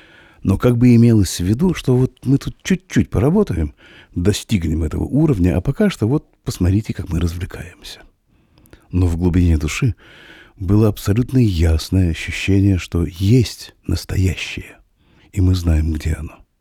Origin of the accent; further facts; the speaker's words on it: Saint Petersburg, Russia; Я вырос в Петербурге 60-х-70-х годов. Именно в Петербурге, а не в Ленинграде.